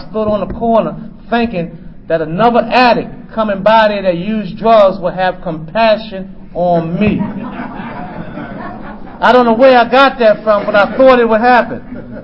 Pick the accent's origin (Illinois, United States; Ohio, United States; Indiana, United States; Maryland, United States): Maryland, United States; Baltimore; I'm from Baltimore, Maryland.